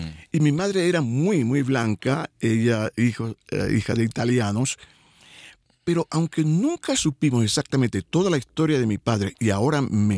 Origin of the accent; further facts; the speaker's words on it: Anzoátegui, Venezuela; moved away as an adult; also born or lived in Caracas; now in United States; Sí, nací en Venezuela, en el estado Anzoátegui. Y me crié allá y luego mi familia se vino a Caracas, pero sí, soy venezolano de origen, pero ya casi más de 40 años fuera del país.